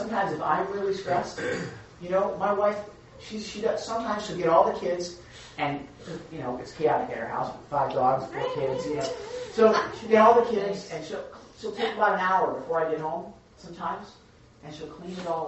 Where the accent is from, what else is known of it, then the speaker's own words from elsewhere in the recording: New Jersey, United States; Well, I'm just from Jersey. That's just how we talk.